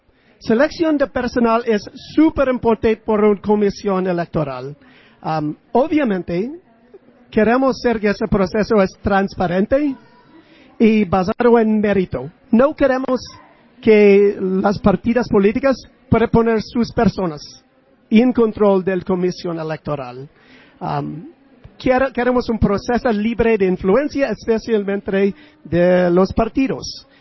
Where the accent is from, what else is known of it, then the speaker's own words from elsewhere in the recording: United States; En mi país, yo soy de los Estados Unidos